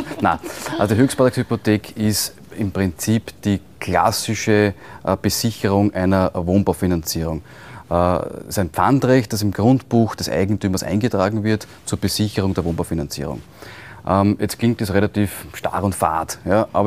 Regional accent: Lower Austria, Austria; Also ich liebe meine Heimat Österreich, ja, und das Weinviertel, wo ich herkomme.

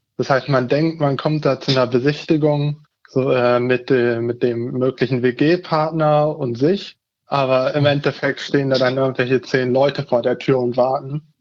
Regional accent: Hanover, Lower Saxony, Germany; ich komme aus der Region Hannover. Und bin da jetzt in Hannover Auszubildender.

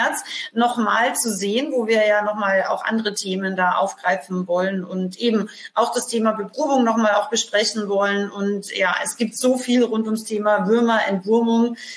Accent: Austria; Also ich bin ursprünglich aus Österreich, also unsere Pferde waren ja auch mal auf der Alm und so.

